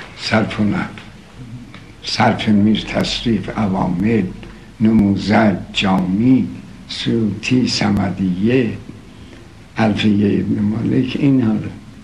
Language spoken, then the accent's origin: Persian; East Azerbaijan, Iran; also born or lived in Tabriz; در تبریز. اون وقت در قنداق بودم که انقلاب بود و اینها، تبریز رفتیم بردن من ده. بیشتر من رستم، رست اولین بچگیم در ده بوده، همون هیدر بابا کو قریه هیدر.